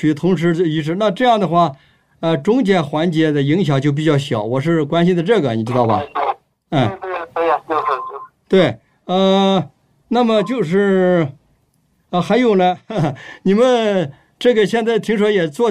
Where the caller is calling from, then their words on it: Chengdu, Sichuan, China; 我这个电话是从四川的成都打过来